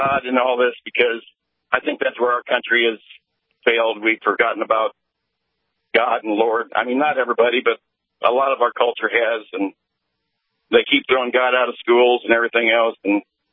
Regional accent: Illinois, United States; I'm from Illinois.

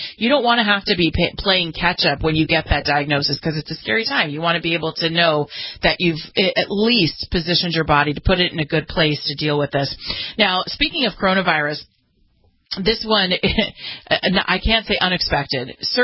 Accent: California, United States; we'll talk about a lawsuit that's going on in my home state of California against our governor

